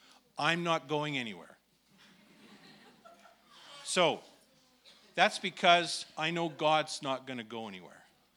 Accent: Aldergrove, British Columbia, Canada; I grew up in Aldergrove. And it's a farming community

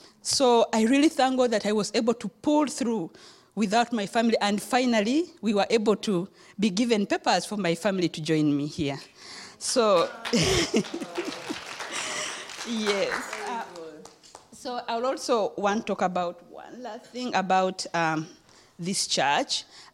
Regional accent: Uganda; moved away as an adult; now in Canada; I'm from Uganda, East Africa.

